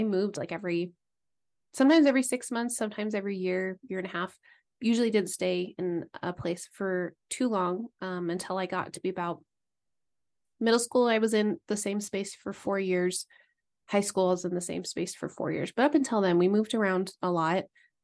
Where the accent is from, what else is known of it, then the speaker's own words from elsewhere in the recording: East Coast, United States; also born or lived in Massachusetts; I went from high school in Massachusetts I grew up mainly on the East Coast, and then went to Idaho for college.